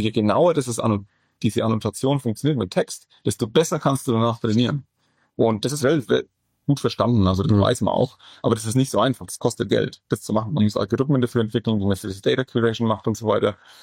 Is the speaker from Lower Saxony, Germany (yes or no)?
no; Bavaria, Germany; Ich bin 1,5 Stunden von weg von hier aufgewachsen. Ich bin Franke